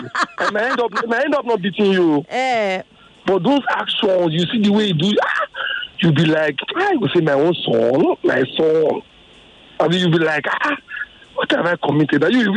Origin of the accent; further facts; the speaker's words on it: Benin; where I grew up in Benin, there, right?